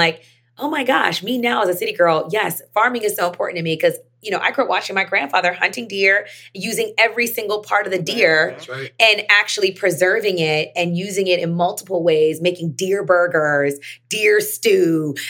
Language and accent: English; the South, United States; I grew up in the South. We talk about iced potatoes and it actually is like short for Irish potatoes.